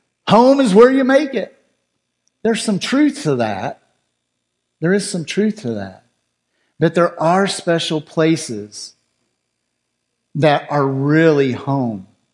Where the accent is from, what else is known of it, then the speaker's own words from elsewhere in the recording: Garland, Texas, United States; now in Owosso, United States; Garland will always be my hometown. But I love Owosso.